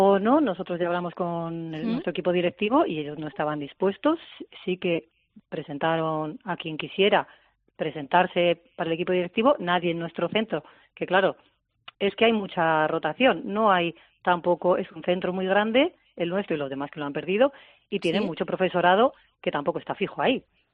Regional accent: Vitoria, Basque Country, Spain; porque yo soy de Vitoria

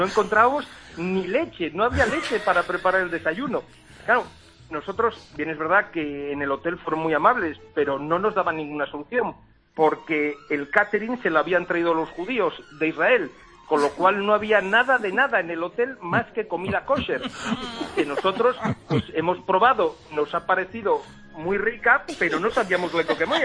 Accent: Frómista, Castile and León, Spain; Nosotros somos de Fromista y en Fromista se nos conoce como los judíos. Es el gentilicio por el que se nos conoce a los de Fromista.

